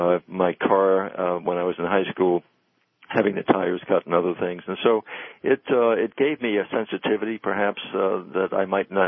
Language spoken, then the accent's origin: English; Bangor, Maine, United States; Well, you know, I grew up in Bangor, Maine